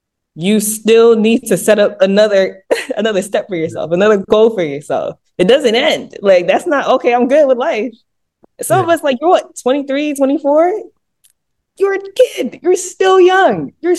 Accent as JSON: {"language": "English", "country": "Sierra Leone", "said": "I believe I competed for Sierra Leone the first time in 2013"}